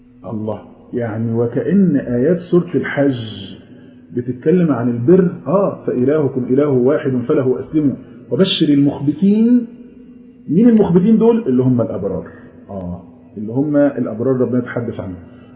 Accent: Egypt; يعني مش زي بقولنا عندنا في مصر بمفهوم يعني بر نفسك

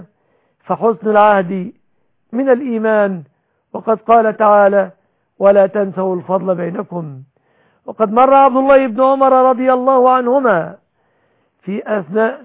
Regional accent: Egypt

